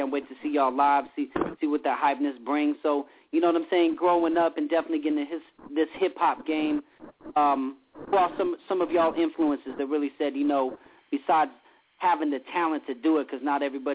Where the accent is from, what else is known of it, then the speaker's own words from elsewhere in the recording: West Coast, United States; You know, I grew up on the West Coast. I listen to a lot of East Coast hip-hop.